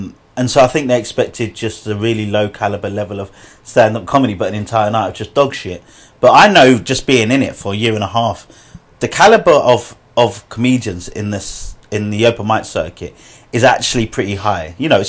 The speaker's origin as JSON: {"language": "English", "country": "United States", "tie": "born or raised there", "said": "the clientele is that probably of not where I grew up in the States."}